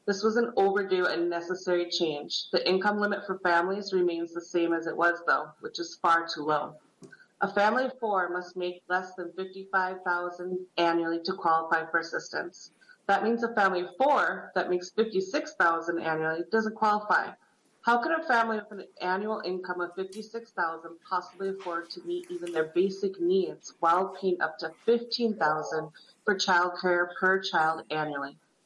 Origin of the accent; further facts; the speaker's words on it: Minnesota, United States; I'm from the Iron Range.